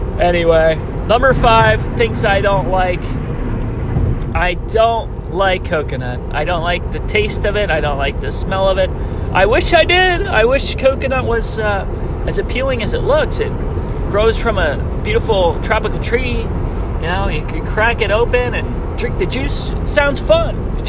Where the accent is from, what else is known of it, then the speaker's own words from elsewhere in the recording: Lancaster, Pennsylvania, United States; now in Glen Rock, United States; I'm from Lancaster, PA. My hometown's a great town. I'd live there again if I could. And someday I want to.